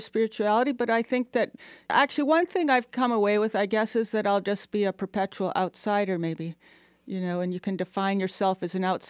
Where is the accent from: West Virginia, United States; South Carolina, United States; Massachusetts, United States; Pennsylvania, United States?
Massachusetts, United States; Boston; now in Atlanta, United States; I'm from Boston. And when I came here, I didn't have the sense that Atlanta was the South.